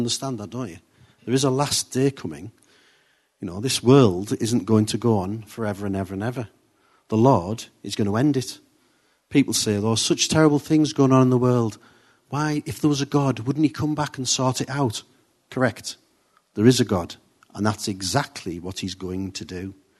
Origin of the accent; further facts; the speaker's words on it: United Kingdom; So we're British, so we don't dance too much, but we can do this.